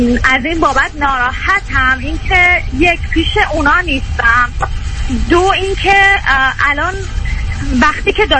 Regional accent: Iran; moved away as an adult; که از ایران خارج شدم، بنابر یه دلایلی که میخواستم ادامه تحصیل بدم ایران نمیتونستم، و اینکه الان که از ایران اومدم

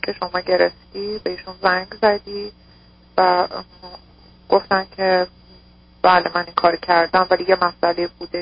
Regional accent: Iran; moved away as an adult; ما با هم از ایران اومدیم به اروپا.

